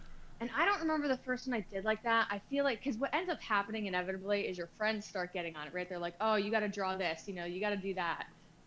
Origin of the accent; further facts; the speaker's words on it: New Jersey, United States; He had moved out. I'm from New Jersey.